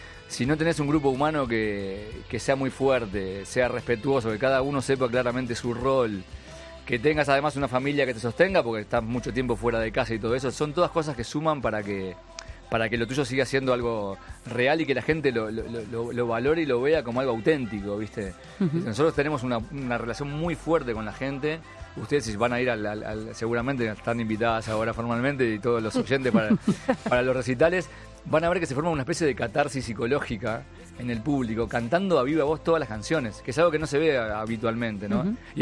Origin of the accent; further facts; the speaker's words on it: Uruguay; Que igual Uruguay, somos muy pocos uruguayos en el mundo, somos un barrio de Madrid en total